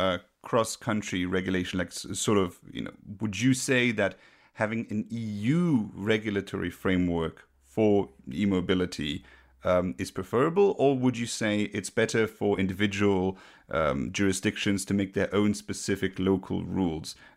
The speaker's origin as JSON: {"language": "English", "country": "Luxembourg", "said": "You know, I'm from Luxembourg, a small country in Europe"}